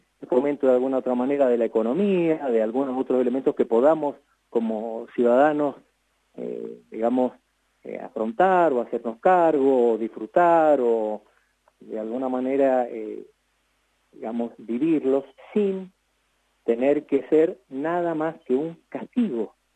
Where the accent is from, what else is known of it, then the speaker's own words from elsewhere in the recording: Mendoza, Argentina; como pueblo mendocino no estamos en condiciones de pagar todos estos aumentos